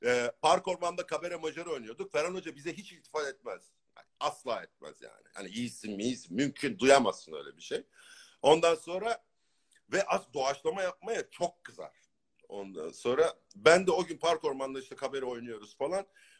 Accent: Ankara, Turkey; born there; Ankara'da, evet Çankaya, Hoşdere Caddesi'nde doğdum.

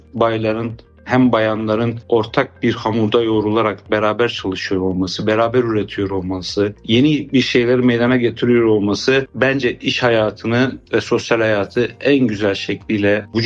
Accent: Gaziantep, Turkey; born there; 1977 Gaziantep doğumluyum.

